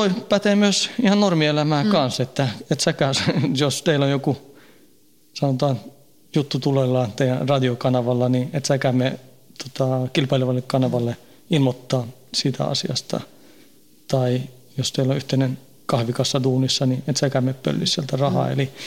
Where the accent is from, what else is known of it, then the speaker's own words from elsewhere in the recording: Haninge, Stockholm County, Sweden; moved away as an adult; now in Finland; Tukholman lähiössä, Jordbrossa, Haningessa. Se on parikymmentä kilometriä Tukholmasta etelä.